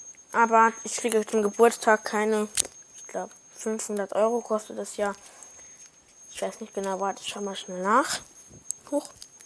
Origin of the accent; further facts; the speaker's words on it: Saarland, Germany; accent: Saarland dialect; Ja, ich wohne im Saarland, das kann man an meinem Akzent oder, Akzent im Dialekt hören.